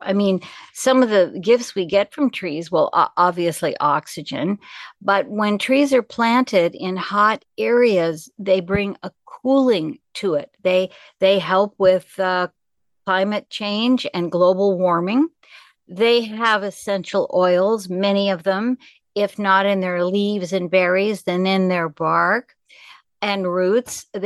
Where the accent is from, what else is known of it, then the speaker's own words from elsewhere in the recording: Pacific Northwest, United States; Well, I grew up in the Northwest, and you know, the Northwest is made in a forest.